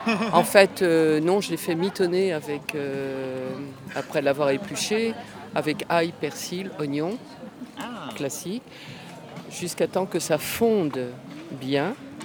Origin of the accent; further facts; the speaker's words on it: West, France; Je suis de l'Ouest, hein, moi